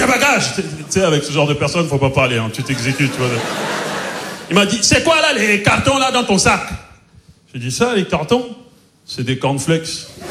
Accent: Cameroon; Malheureusement, j'ai pas pu aller dans mon pays d'origine, au Cameroun.

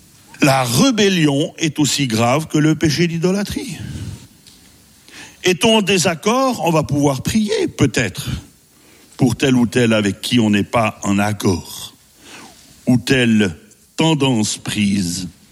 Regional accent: Switzerland; je suis suisse hein, quand même, on est toujours un peu prudent quand même.

